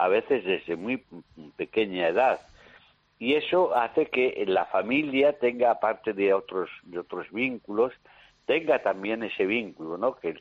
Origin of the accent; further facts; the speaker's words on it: Valladolid, Castile and León, Spain; mi niñez es en Valladolid